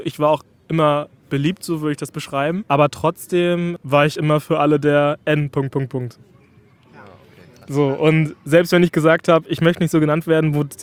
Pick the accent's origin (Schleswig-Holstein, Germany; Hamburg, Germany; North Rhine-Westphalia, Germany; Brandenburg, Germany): Schleswig-Holstein, Germany; Kiel; ich bin teils, also in der Stadt aufgewachsen, in Kiel, aber auch auf dem Dorf, bei Kiel und war halt voll im Dorfleben dabei.